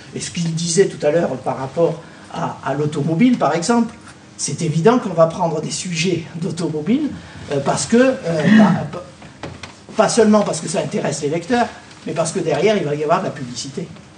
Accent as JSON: {"language": "French", "region": "Occitanie", "country": "France", "said": "on a joué au foot ensemble, on est de l'Aveyron."}